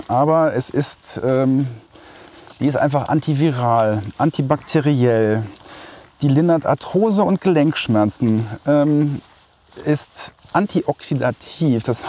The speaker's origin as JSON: {"language": "German", "town": "Cologne", "region": "North Rhine-Westphalia", "country": "Germany", "tie": "born there", "said": "das Sauerland ist natürlich ein Stück Heimat für mich, weil ich bin in Köln geboren. Wir hatten ein Wochenendhaus im Bergischen auf dem Weg zum Sauerland."}